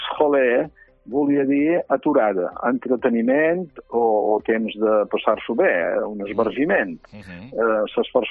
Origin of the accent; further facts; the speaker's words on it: Balearic Islands, Spain; Jo te recomano com a menorquí